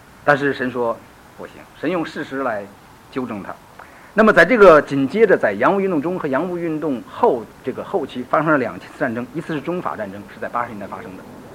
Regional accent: China; 我们从大陆来的人都看过这个甲午海战

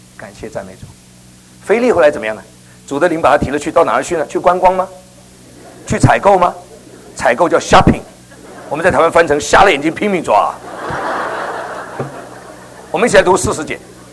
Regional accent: Guangdong, China; 我差点把他宰掉，因为我广东人呢。

